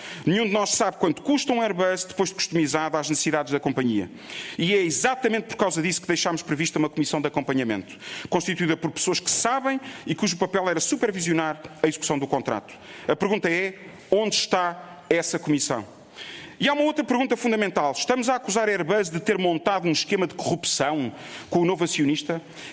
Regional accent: Portugal; Como português, só posso desejar

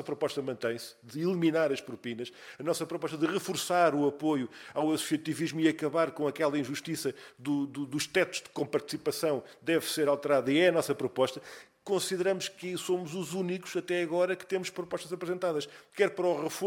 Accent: Portugal; cá estaremos, enquanto portugueses, enquanto país

